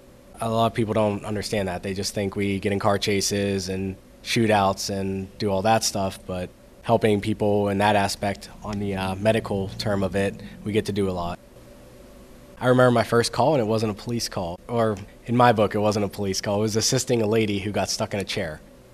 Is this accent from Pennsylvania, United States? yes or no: yes; Carrick, Pennsylvania, United States; Growing up in Carrick, a lot of kids from high school take different routes of life.